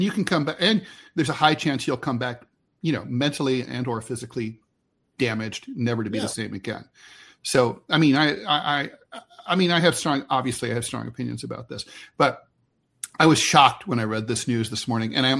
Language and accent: English; Rust Belt, United States; I'm from the Rust Belt. I was poor. I missed meals.